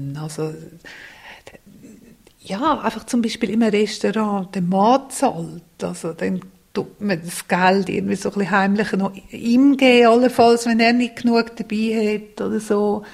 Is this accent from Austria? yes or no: no; Switzerland; Ich bin eine Schweizerin